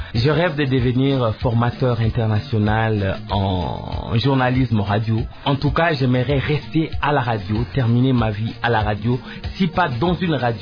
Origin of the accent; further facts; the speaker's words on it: Mbandaka, Équateur, DR Congo; Mbandaka, ma ville natale.